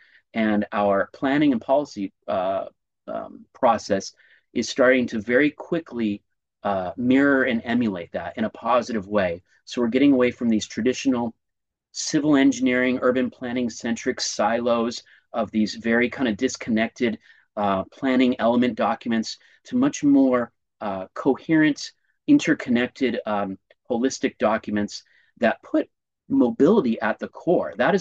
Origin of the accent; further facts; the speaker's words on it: Los Angeles, California, United States; also born or lived in Culver City / Pasadena / Santa Monica; I'm from Culver City, Pasadena, and Santa Monica. I'm an Angelina.